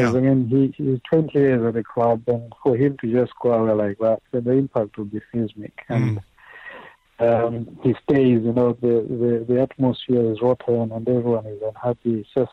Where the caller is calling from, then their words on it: Dunfermline, Scotland, United Kingdom; I'm calling you from Dunfermline in Scotland.